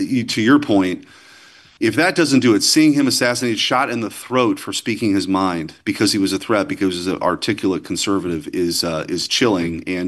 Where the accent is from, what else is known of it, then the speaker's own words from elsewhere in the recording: St. Louis, Missouri, United States; my hometown of St. Louis